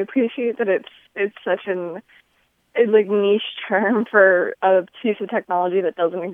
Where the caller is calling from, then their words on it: Omaha, Nebraska, United States; I'm from Omaha, Nebraska.